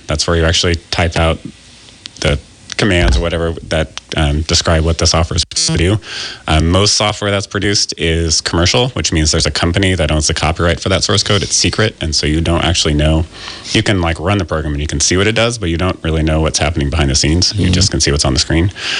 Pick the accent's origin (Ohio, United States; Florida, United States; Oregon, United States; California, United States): Oregon, United States; I was born in Southern Oregon. My parents lived on a farm.